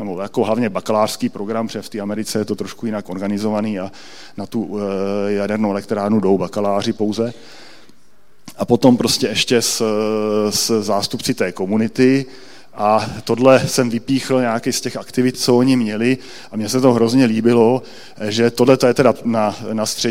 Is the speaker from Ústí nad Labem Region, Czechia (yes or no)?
no; Třebíč, Vysočina Region, Czechia; já jsem z Třebíče, že jo